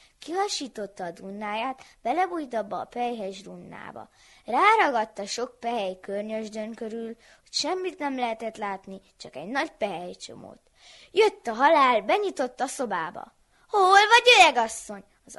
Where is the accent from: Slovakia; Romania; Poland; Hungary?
Romania; Sovata, Mureș County; Szovátáról jöttem.